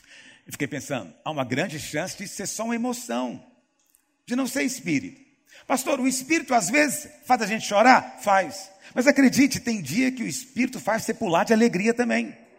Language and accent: Portuguese; Goiás, Brazil; Goiás, nós somos caipira, né? Aqui em Goiás